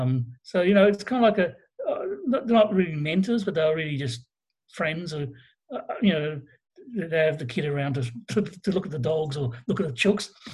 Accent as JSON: {"language": "English", "town": "Rockhampton", "region": "Queensland", "country": "Australia", "said": "I come from rural Australia in a place called Rockhampton, which is a small city on the Tropic of Capricorn."}